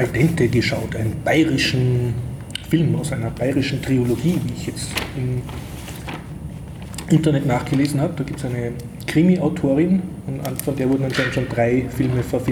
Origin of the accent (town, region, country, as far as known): Austria